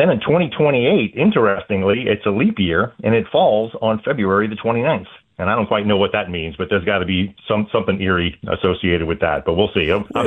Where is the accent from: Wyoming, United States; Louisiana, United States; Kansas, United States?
Louisiana, United States; Chalmette; And by the way, I'm a Randazzo's guy. I'm from Chalmette, so yeah.